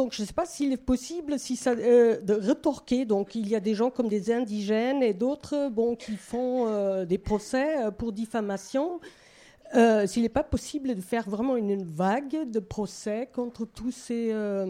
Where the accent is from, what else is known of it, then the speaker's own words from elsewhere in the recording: Germany; Moi, je viens de l'Allemagne